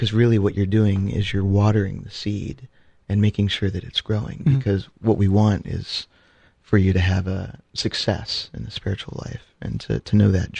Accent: Columbus, Ohio, United States; from the Great Diocese of Columbus, Ohio.

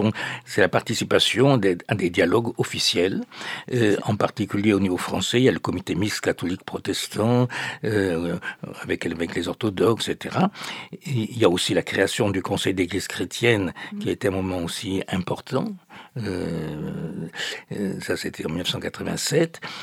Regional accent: Occitanie, France; je suis né dans l'Aveyron, dans un village qui était ultra-catholique. Nous étions pratiquement la seule famille protestante

